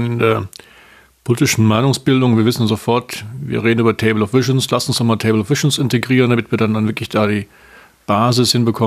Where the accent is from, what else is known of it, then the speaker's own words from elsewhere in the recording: Munich, Bavaria, Germany; Ich komme ja aus München, da erlebe ich auch eine intensive Startup-Szene.